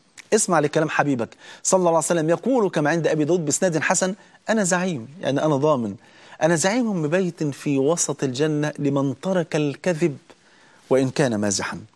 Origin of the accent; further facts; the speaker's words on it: Egypt; يا جماعة ده لسه من 3 أيام عندنا في مصر هنا